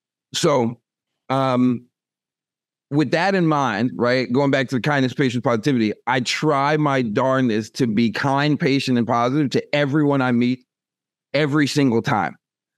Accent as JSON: {"language": "English", "town": "Zellwood", "region": "Florida", "country": "United States", "tie": "born or raised there", "said": "So I'm originally from a small place called Zellwood."}